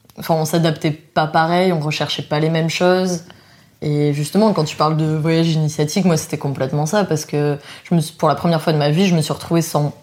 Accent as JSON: {"language": "French", "country": "France", "said": "c'était aussi un visa assez facile à avoir quand on est français, je précise."}